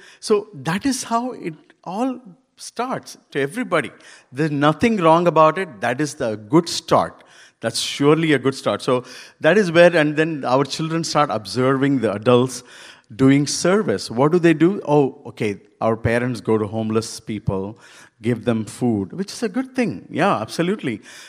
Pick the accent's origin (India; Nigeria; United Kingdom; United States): India; Tamil Nadu; first language Telugu; English is a second language; though my mother tongue is Telugu, nobody believes me as, a Telugu person, because I was born and brought up in Tamil Nadu.